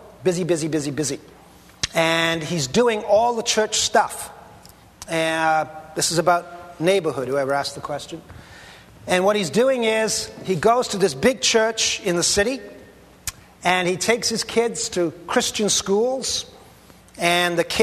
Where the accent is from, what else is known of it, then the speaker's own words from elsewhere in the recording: Pacific Northwest, United States; I come from the Pacific Northwest.